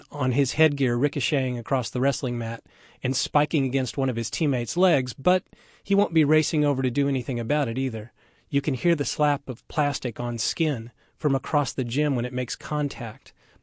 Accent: Oklahoma, United States; I grew up in Oklahoma, and my state is much like Iowa in the sense of how people receive you.

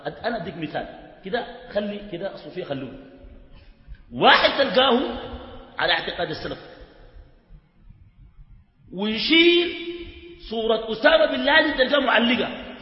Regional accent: Sudan; المشكله عندنا في السودان الناس بتاخذ الدين بالعاطفه

